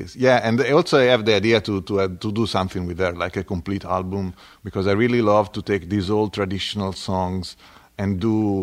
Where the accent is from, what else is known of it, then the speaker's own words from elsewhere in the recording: Livorno, Tuscany, Italy; I'm from Tuscany. I'm from Livorno area, which is on the west coast, basically, very close to the sea. And not far away from Pisa, just 30 minutes and 1 hour from Florence. So let's say the west coast, central Italy.